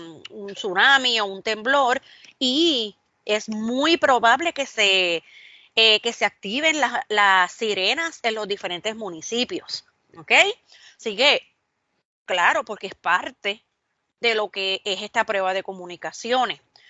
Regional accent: Puerto Rico; a lo largo de nuestra historia como puertorriqueños

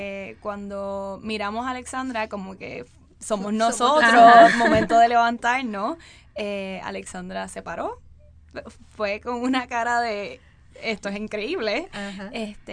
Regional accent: Puerto Rico; nosotros como puertorriqueños somos alborotosos

